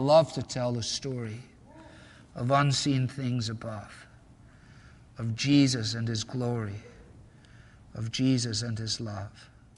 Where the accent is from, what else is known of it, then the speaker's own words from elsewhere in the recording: Scotland, United Kingdom; It's very hard for me as a Scotsman to think of giving stuff away like that.